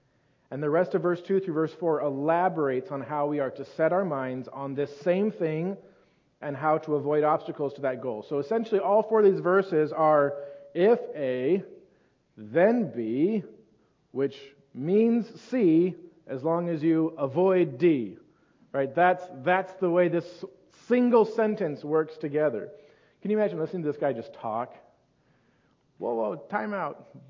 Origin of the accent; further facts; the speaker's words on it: Seattle, Washington, United States; I grew up in Seattle, so it doesn't bother me.